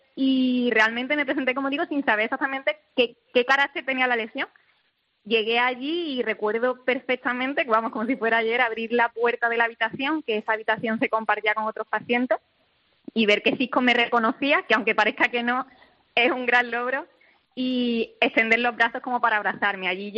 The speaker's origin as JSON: {"language": "Spanish", "town": "Córdoba", "region": "Andalusia", "country": "Spain", "said": "Yo soy médico y estaba haciendo la residencia en Badajoz, nosotros somos de Córdoba."}